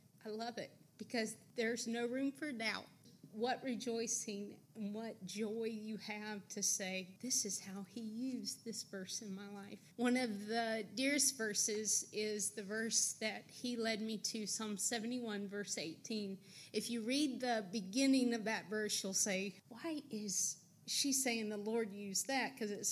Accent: Augusta, Georgia, United States; I was born right here in Augusta, Georgia. And my home church when I was raised is Trinity Baptist.

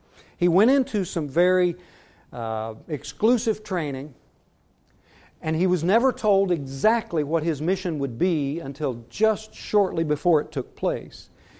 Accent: West Virginia, United States; I have a good friend in the little town where I grew up in West Virginia

